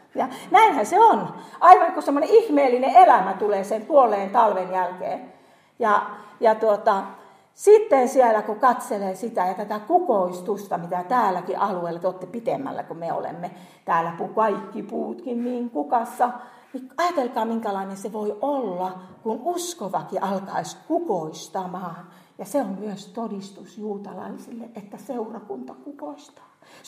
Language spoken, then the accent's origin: Finnish; Kainuu, Finland; mä oon Kainuusta, missä on paljon pakkasia, missä on paljon lunta, missä on kunnon talvi.